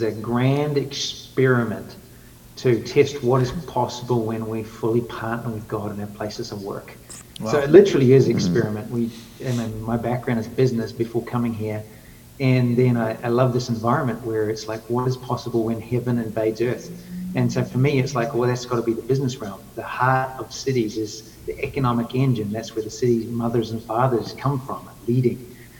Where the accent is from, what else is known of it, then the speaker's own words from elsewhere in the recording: New Zealand; now in Redding, United States; you land eventually in this dot of two islands called New Zealand.